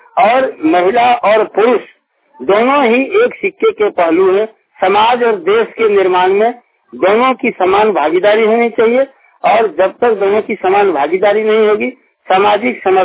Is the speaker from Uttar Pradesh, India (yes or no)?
no; Deoghar, Jharkhand, India; मैं देवघर का रहने वाला हूं